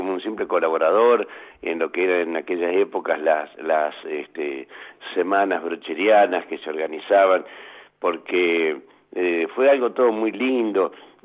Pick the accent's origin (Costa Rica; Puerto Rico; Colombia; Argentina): Argentina; Lomas de Zamora, Buenos Aires Province; born there; yo nací en Lomas de Zamora.